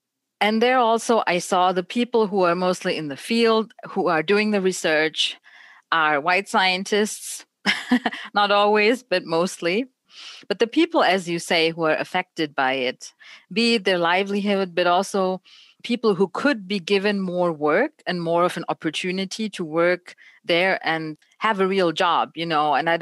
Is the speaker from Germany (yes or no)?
yes; Germany; I grew up in Germany